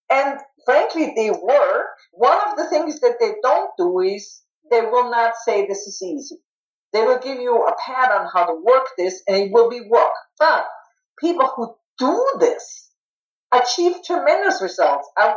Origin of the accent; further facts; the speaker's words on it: Vienna, Austria; I'm right from Vienna. Make it easy.